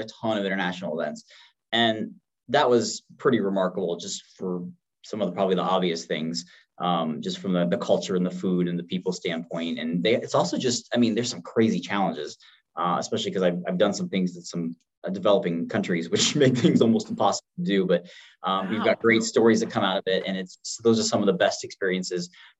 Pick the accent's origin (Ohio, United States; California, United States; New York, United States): Ohio, United States; and I grew up in Ohio, but not at the lake.